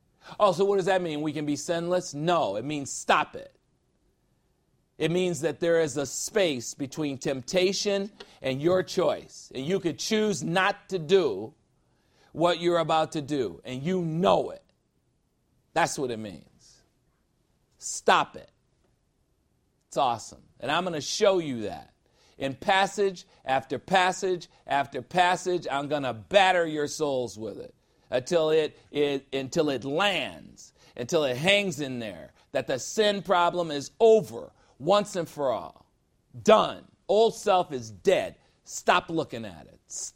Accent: Chicago, Illinois, United States; I'm from Chicago, that's right.

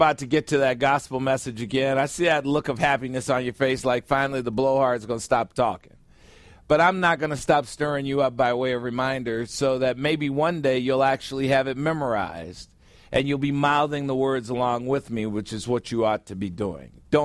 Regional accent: United States; When I go to China, I feel out of place because I'm an American.

